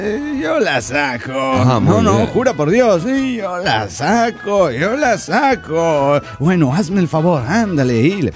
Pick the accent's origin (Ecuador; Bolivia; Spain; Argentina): Bolivia; Tarija; Soy el emputante de Tarija, Bolivia.